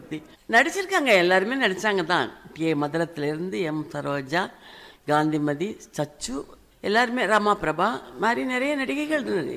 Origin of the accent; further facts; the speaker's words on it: Pallathur, Tamil Nadu, India; also born or lived in Mannargudi; நான் செட்டிநாட்டில் வளர்ந்தவன், பிறந்தது ராஜமன்னார்குடி, நான் வளர்ந்தது பூரா செட்டிநாட்டில் உள்ள பள்ளத்தூருங்கிற ஊரில் தான்.